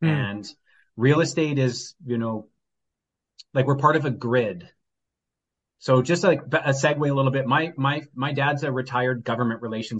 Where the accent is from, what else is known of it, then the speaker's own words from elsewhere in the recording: Victoria, British Columbia, Canada; also born or lived in Vancouver / Cowichan Valley; In about 2010, I came to Victoria. I'm originally from Victoria. Well, I was born in Vancouver, but I grew up in Victoria and the Cowichan Valley for most of my life.